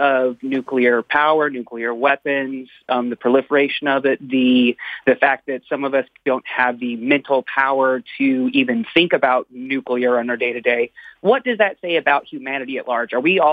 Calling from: California, United States; I'm calling from California

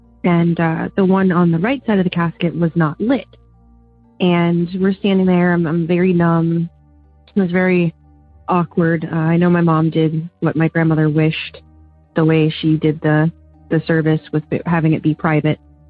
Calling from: Oberlin, Ohio, United States; I'm calling from Oberlin, Ohio.

